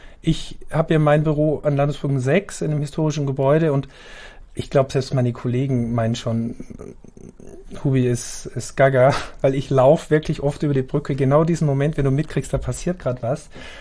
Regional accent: Austria; now in Hamburg, Germany; ich bin ja Österreicher

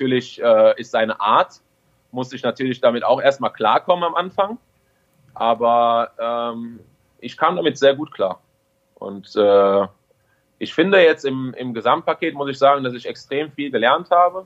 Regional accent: Düren, North Rhine-Westphalia, Germany; also born or lived in Friedrichshafen; Ich bin ja aus Düren nach Friedrichshafen gegangen. 3 Jahre war ich in Ausbildung

